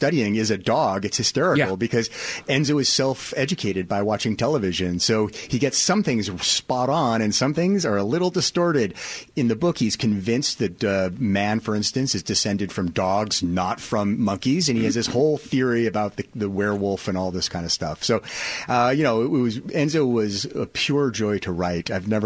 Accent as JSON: {"language": "English", "town": "Shoreline", "region": "Washington", "country": "United States", "tie": "born or raised there", "said": "I'm a Seattle guy. I grew up in Shoreline and went to Shorewood High School."}